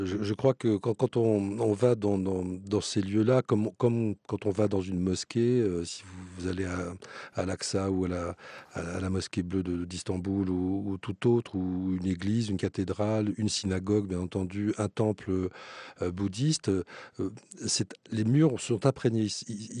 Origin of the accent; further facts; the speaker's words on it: France; Je suis français, j'ai vécu dans la tradition occidentale, même si je ne suis pas imprégné du judéo-christianisme jusqu'aux os.